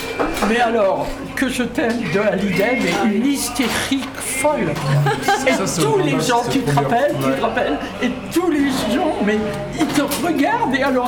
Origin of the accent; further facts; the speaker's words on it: Auvergne-Rhône-Alpes, France; Moi, je suis venu ici à la retraite pour ça. Moi, je suis savoyard d'origine